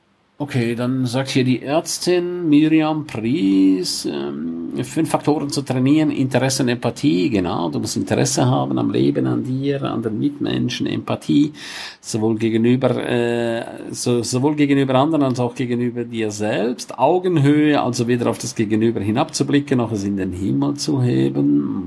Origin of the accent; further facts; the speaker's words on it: Grisons, Switzerland; first language Romansh; German is a second language; Ich liebe die deutsche Sprache, auch wenn sie für mich eine Fremdsprache ist. Meine Muttersprache ist rätoromanisch.